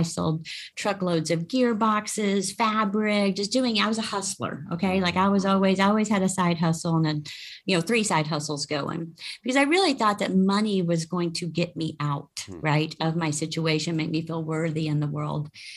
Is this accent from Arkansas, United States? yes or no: yes; Jonesboro, Arkansas, United States; now in Dallas, United States; I live in Dallas, Texas, which is exciting. I grew up in Jonesboro, Arkansas, so I'm a Southern girl at heart.